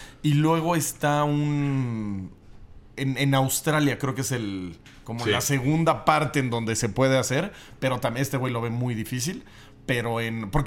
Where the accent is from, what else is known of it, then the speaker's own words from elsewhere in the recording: Mexico; Lo estaba viendo como mexicano